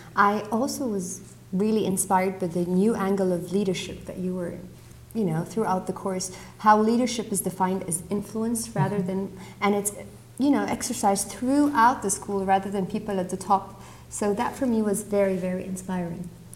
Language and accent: English; Egypt; from Egypt